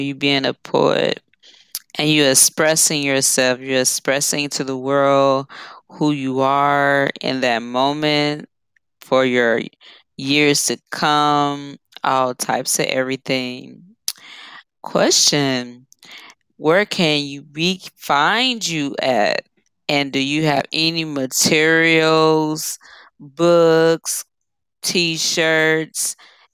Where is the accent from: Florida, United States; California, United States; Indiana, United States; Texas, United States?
Indiana, United States; Gary; all the way from Gary, Indiana, my hometown.